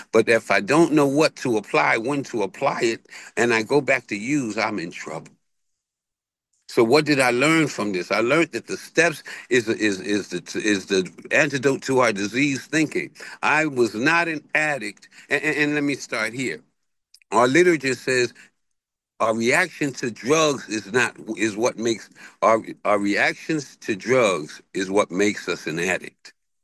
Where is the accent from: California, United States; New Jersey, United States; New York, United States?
New York, United States; Bronx; born there; I was born in South Bronx in 1959. There was no such thing as an addict or an alcoholic in any of my New York days, right?